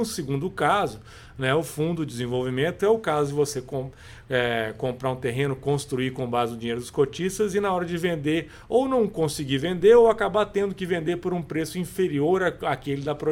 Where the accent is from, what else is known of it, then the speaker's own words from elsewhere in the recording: Minas Gerais, Brazil; Vou falar que é porque a gente é mineiro, a gente é desconfiado.